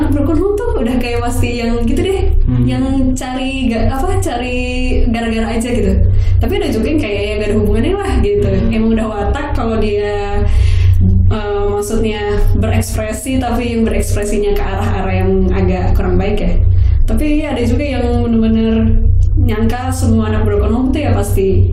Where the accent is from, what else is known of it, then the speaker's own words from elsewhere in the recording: Jakarta, Indonesia; aku orang Betawi nih misalnya bapak ibuku, cuman kayak ibu tiriku orang Jawa.